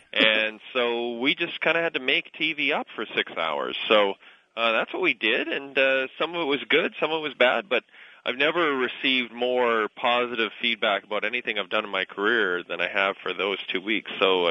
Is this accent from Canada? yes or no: yes; Alberta, Canada; Though I'm from Alberta, where the drinking age is also 18.